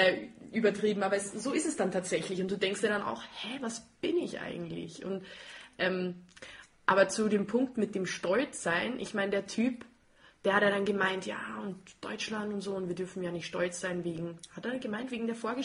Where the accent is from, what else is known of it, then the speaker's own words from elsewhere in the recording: Austria; Klar ist das meine Kultur und klar feiere ich den Dialekt, den bayerischen genauso wie den österreichischen, ja, und kann über den Schmäh lachen. Ja. Das ist klar, das sind meine Wurzeln, das ist, wo ich herkomme